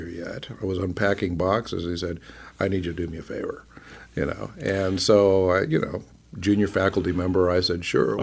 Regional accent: Chicago, Illinois, United States; born there; when I was born in Chicago in the early '60s, my parents had just emigrated to the U.S. from Cuba

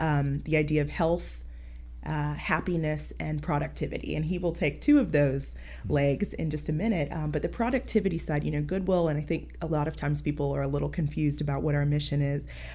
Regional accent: Tallahassee, Florida, United States; also born or lived in Brazil; But I have spent most of my life in Tallahassee since I was 2.

